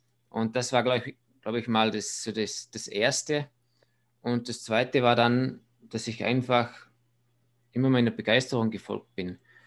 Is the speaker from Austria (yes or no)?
yes; Austria; bei uns in Österreich Volksschule, Hauptschule, dann Gymnasium, Matura, also Abi.